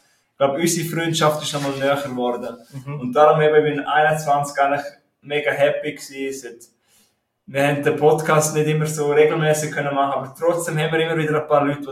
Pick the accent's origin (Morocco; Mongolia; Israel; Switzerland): Switzerland; Graubünden; Ja, ich meine, für mich als Bündner ist halt so krass